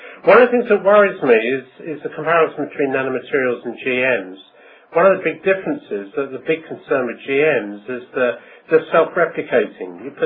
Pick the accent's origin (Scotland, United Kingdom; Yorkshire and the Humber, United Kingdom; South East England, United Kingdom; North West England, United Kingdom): South East England, United Kingdom; Oxford; from Oxford. Being in the UK